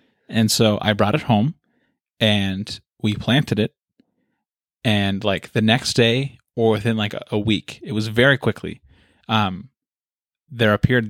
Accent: Minnesota, United States; also born or lived in Ohio; Because this one, it goes back to when I was born in Ohio. Spent a couple of years there until we eventually moved to Minnesota.

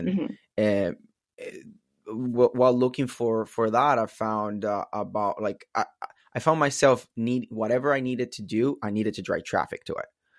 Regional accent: Puerto Rico; moved away as an adult; So from there, I grew up in Puerto Rico until I was 23 years old.

